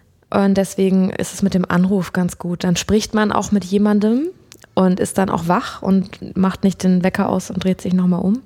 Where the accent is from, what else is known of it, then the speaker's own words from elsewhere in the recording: North Rhine-Westphalia, Germany; hey, ich komme aus dem Ruhrgebiet, ich kann das vertragen.